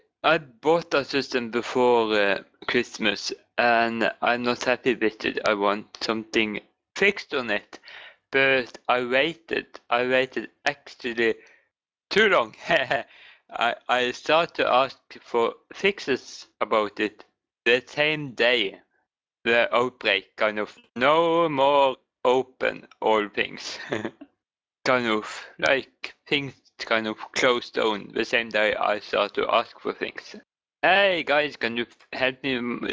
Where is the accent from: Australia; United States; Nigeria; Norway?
Norway; English is a second language